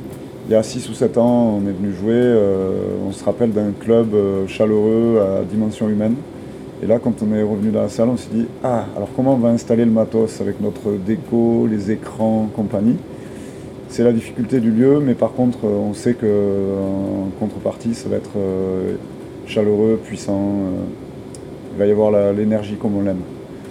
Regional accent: south of France, France; Peut-être parce qu'on vient du Sud.

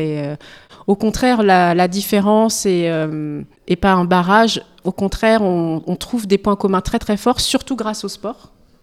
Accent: France; born there; also born or lived in Japan; moi, je suis d'origine cambodgienne et je suis née en France, donc je suis quand même beaucoup plus française que cambodgienne

